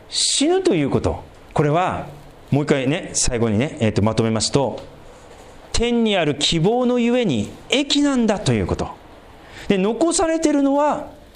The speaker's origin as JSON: {"language": "Japanese", "town": "Sendai", "region": "Miyagi", "country": "Japan", "said": "私仙台出身ですから"}